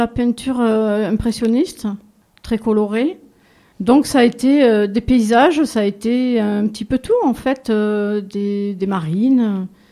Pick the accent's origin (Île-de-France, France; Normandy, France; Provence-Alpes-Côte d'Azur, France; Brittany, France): Provence-Alpes-Côte d'Azur, France; Port-de-Bouc; now in Le Cannet-des-Maures, France; je viens du Canet des Morts, dans le Var, mais je suis originaire de Port-de-Bouc, dans les Bouches-du-Rhône.